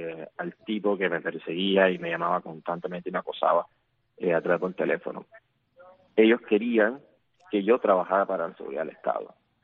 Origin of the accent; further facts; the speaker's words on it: Cuba; moved away; yo salí de Cuba porque la seguridad del Estado me estaba amenazando